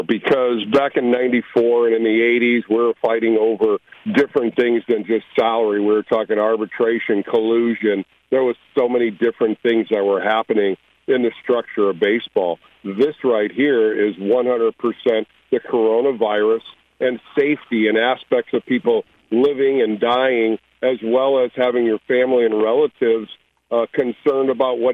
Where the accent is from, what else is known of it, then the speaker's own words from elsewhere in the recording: Toledo, Ohio, United States; I grew up in Toledo. I had the local scouts from Detroit and Cleveland watch me all the time.